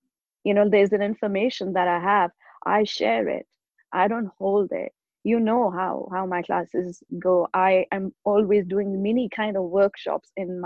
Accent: Ludhiana, Punjab, India; In India. I grew up in India, in northern India, Punjab, Ludhiana.

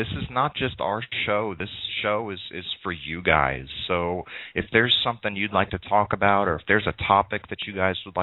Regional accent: Chicago, Illinois, United States; But I don't really, because I'm from Chicago.

